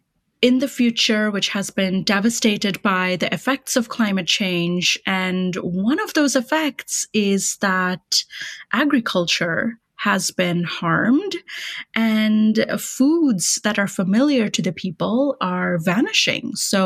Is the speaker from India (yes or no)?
yes; Kolkata, West Bengal, India; moved away as an adult; now in New York, United States; Kolkata is my hometown. I grew up there. Now I live in New York, but I lived in Kolkata until I was 19